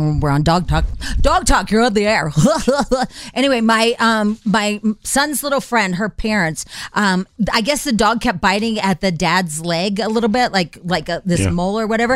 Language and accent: English; Illinois, United States; Yeah, because I'm so from Southern Illinois and so dumb, right? I'm 18.